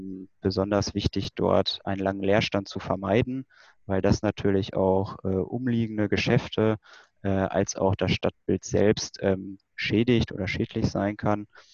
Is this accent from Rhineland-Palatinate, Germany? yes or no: no; Paderborn, North Rhine-Westphalia, Germany; Aber jetzt mal meine Heimatstadt als Beispiel genommen, Paderborn, also die Kernstadt selber hat gut 150.000 Einwohner.